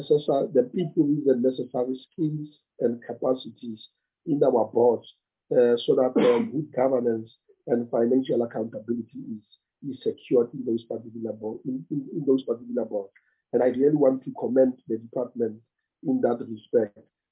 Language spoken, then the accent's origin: English; North West, South Africa; I come from the Northwest Province, as most of you are aware.